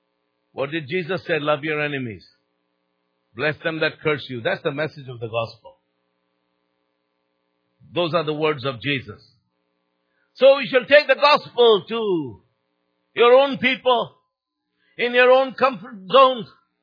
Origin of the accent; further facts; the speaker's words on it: Pakistan; also born or lived in Bangladesh; He was transferred to, I grew up in Pakistan, he was transferred to East Pakistan, which is now known as Bangladesh.